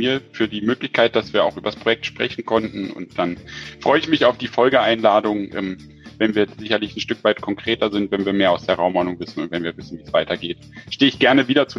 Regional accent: Berlin, Germany; Ich weiß nicht, ob Sie es an meinem Hochdeutsch hören. Ich komme ja ursprünglich eigentlich aus Berlin

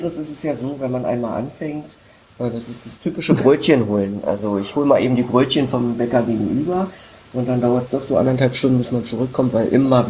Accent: Saxony-Anhalt, Germany; now in Berlin, Germany; Also ich komme ja ganz ursprünglich aus der Wische, das ist praktisch bei Osterburg oder Wittenberge, Havelberg die Ecke.

